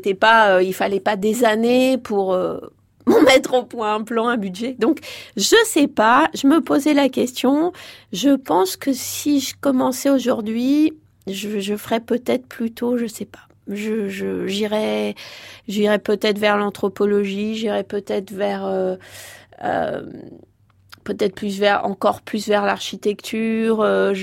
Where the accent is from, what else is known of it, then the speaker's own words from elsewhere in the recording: Grenoble, Auvergne-Rhône-Alpes, France; moi j'ai grandi à Grenoble et j'ai eu vraiment la chance d'une part de profiter d'une ville qui était elle-même un laboratoire politique, social.